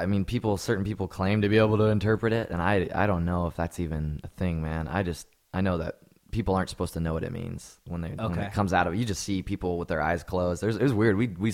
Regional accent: West Coast, United States; also born or lived in Texas / Victorville, California; The most of my life has been on the West Coast, but okay.

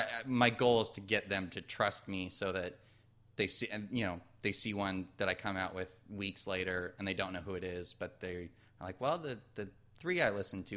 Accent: California, United States; now in Washington, United States; Well, I grew up in Orange County, which I dislike very much.

